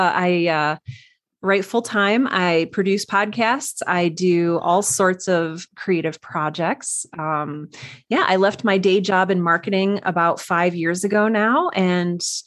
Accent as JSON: {"language": "English", "region": "South Dakota", "country": "United States", "said": "I'm over in the South Dakota."}